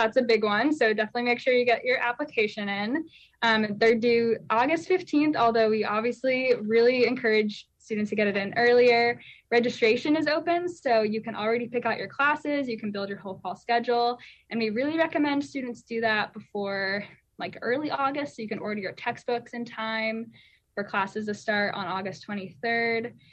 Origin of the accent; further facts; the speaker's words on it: Palmer, Alaska, United States; so I'm from Palmer originally, and my big dream was to get out of Alaska